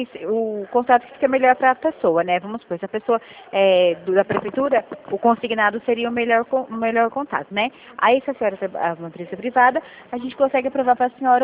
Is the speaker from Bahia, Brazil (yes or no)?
no; Rio Claro, São Paulo, Brazil; sou de Rio Claro, interior de São Paulo.